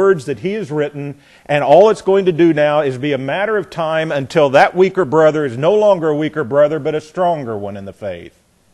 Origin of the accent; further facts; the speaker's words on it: the South, United States; I've never learned as a Southerner to appreciate fried okra.